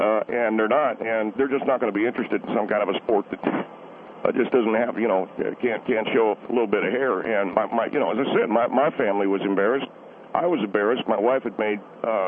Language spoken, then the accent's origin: English; Knoxville, Tennessee, United States; now in California, United States; Yes, sir. My family, we came here from Knoxville, Tennessee in the late 90s. And I live in California.